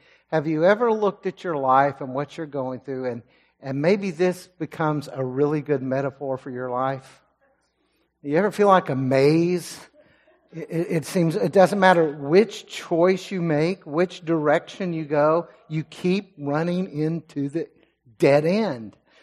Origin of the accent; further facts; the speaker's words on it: Lindale, Texas, United States; about 125 miles from my hometown in Lindale, Texas.